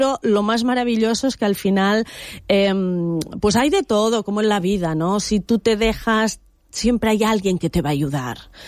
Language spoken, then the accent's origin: Spanish; Santiago, Santiago Metropolitan Region, Chile; now in Spain; llegué hace 8 años, me parece 7, 8 años, llegué de Santiago de Chile, llegué al sur de España, fue en Girola